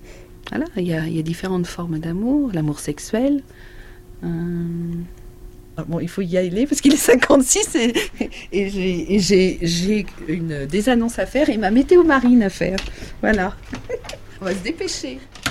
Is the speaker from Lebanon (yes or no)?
no; Hauts-de-France, France; je suis picarde. Picarde, et donc j'ai grandi le long de Seine-Maritime, Picardie, la Côte d'Opale.